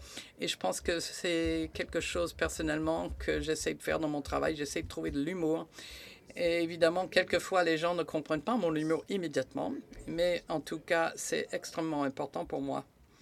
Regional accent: Florida, United States; grandi à Miami et je suis née en 1978, mais quand j'avais un an, on est parti en Floride. Et donc, la Floride du Nord, donc au milieu de nulle part.

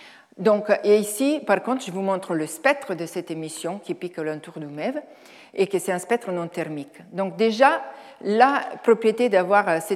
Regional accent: Italy; French is a second language; Donc je suis italienne, donc je m'excuse d'avance pour mon français

